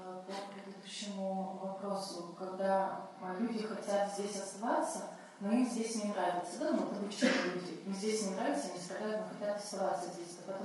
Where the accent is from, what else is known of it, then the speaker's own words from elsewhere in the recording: Kazakhstan; Почему мы не знаем английский язык? Мы казахи не знаем английский язык.